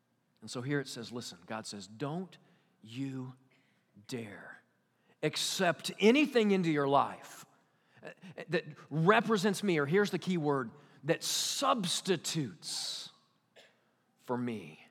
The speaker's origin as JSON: {"language": "English", "region": "Kansas", "country": "United States", "tie": "born or raised there", "said": "I grew up in Kansas. It was a wonderful place to grow up. It's a wonderful place to be from, right?"}